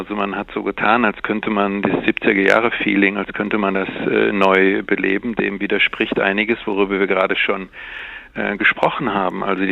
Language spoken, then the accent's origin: German; Cologne, North Rhine-Westphalia, Germany; ich bin beispielsweise in Westfalen geboren und in Köln aufgewachsen. Ich fühle mich eigentlich schon als so ein Bindestrich Nordrhein-Westfale